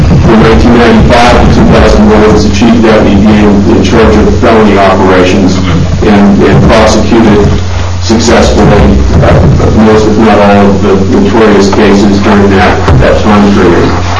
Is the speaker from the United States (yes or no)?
yes; Portland, Oregon, United States; I grew up in North Portland.